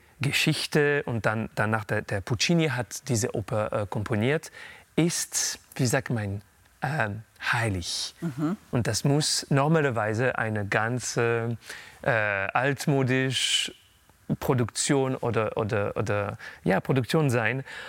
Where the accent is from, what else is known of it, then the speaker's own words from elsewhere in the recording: Paris, Île-de-France, France; born there; first language French; German is a second language; Weil ich liebe diese Sprache. Das ist meine Muttersprache. Ich bin in Paris geboren